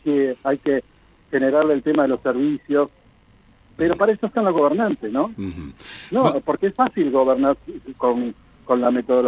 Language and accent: Spanish; Comodoro Rivadavia, Chubut, Argentina; born there; yo nací en Comodoro Rivadavia, soy hijo de inmigrante